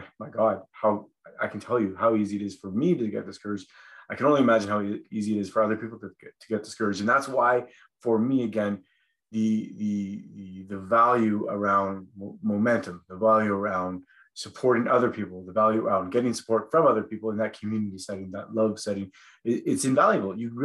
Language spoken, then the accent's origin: English; Sault Ste. Marie, Ontario, Canada; You know, growing up in the Sioux, growing up in Sault Ste. Marie, I guess probably growing up in any town